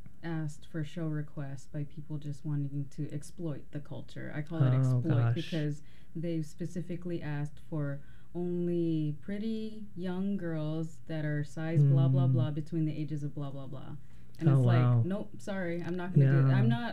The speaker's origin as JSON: {"language": "English", "region": "Hawaii", "country": "United States", "tie": "born or raised there", "said": "I guess I don't understand the question, I guess. Like, growing up in Hawaii?"}